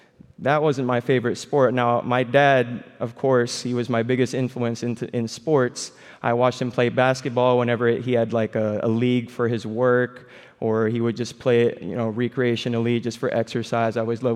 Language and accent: English; Philippines; If you guys didn't know, I'm Filipino.